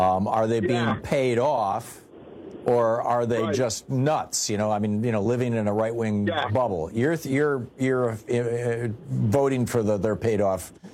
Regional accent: Grand Rapids, Michigan, United States; Thank you, John in Grand Rapids, Michigan. Hey, John, how's my hometown?

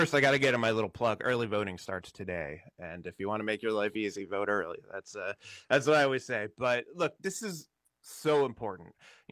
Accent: Washington, District of Columbia, United States; And I can say that because I'm from Washington DC, and you can see those people.

